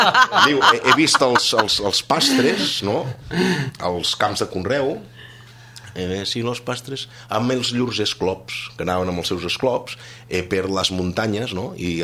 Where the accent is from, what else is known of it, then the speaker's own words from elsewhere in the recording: Ripoll, Catalonia, Spain; Jo me'n recordo, jo soc de Ripoll, a Ripoll érem 4 o 5